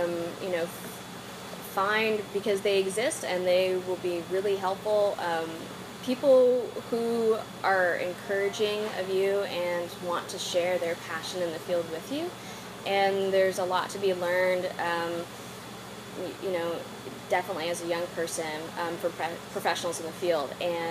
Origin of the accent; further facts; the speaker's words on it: Colorado, United States; My mom is originally from California, and so growing up in Colorado, a landlocked state, she was definitely wanted to go to the ocean